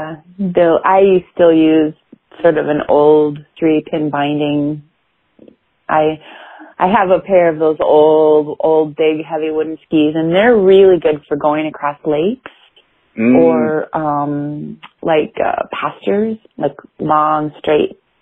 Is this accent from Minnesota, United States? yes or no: yes; Wayzata, Minnesota, United States; Yeah, so I grew up here in Minnesota. I was born in the house my parents still live in, just on the outskirts of Minneapolis, Minnesota. And went to school in Minnesota.